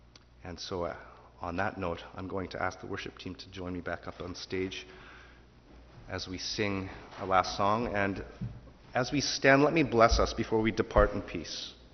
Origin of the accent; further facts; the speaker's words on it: Calgary, Alberta, Canada; Who's Edmonton? I'm from Calgary. Why would I even consider Edmonton?